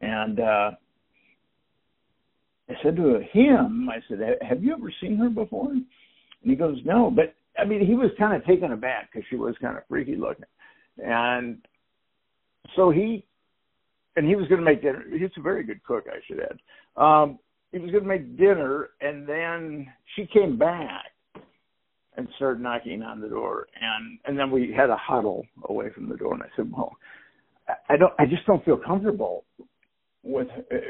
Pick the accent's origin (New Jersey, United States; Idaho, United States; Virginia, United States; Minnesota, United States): Minnesota, United States; Minneapolis; I'm from Minneapolis, so I'd fly to Minneapolis